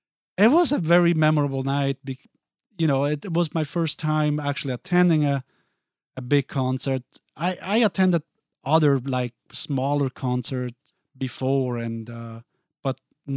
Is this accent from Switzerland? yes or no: yes; Basel, Basel-Stadt, Switzerland; moved away as an adult; I was born in Basel, and I grew up in Basel until I met my wife. We got married in Basel. And then we moved here in 2000.